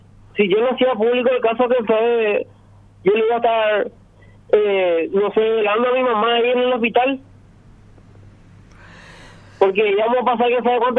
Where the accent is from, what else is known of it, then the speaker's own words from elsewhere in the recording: Paraguay; como hijo y como paraguayo